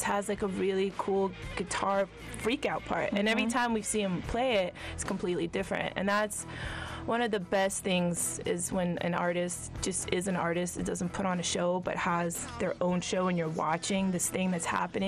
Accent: the South, United States; We were like, hey, we're from the South. Really good, good people, but if you cross us, you're going to probably get stabbed. And that's kind of the South.

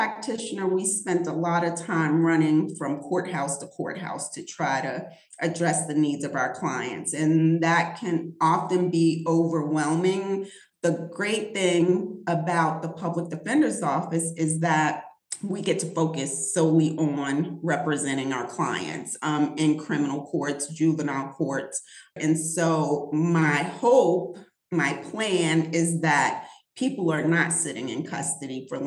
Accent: North Carolina, United States; So even though I'm from Bertie County, this is where my family is from

